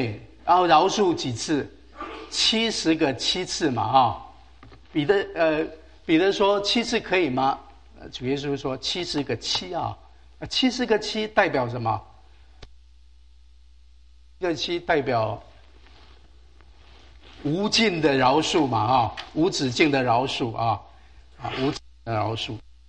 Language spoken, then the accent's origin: Chinese; Chiayi County, Taiwan; 那他就在嘉义的一个水上教会啊，那个地方叫水上教会啊。那个地方离我家乡不远啊